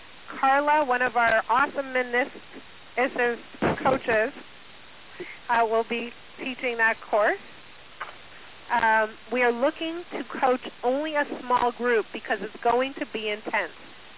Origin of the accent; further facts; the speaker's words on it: Montreal, Quebec, Canada; I was in Montreal. I grew up in Montreal, and I was there with my family, and we stopped off at the mall where I grew up.